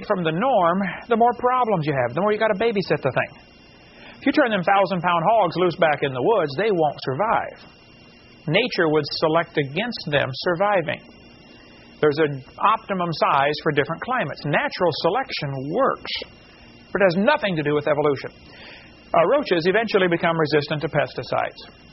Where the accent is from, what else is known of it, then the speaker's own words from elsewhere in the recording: Illinois, United States; I come from Illinois, corn country.